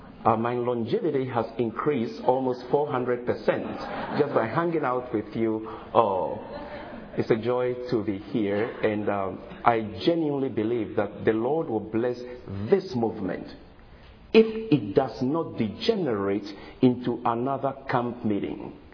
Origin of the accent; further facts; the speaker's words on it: Ghana; moved away as an adult; now in United States; I did it in my home country, Ghana, came to United States to study a little theology